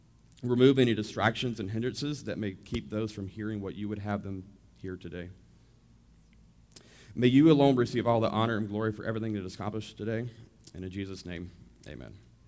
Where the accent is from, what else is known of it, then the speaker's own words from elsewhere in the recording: Charlotte, North Carolina, United States; Yes, I was a Presby baby, born and raised in Charlotte.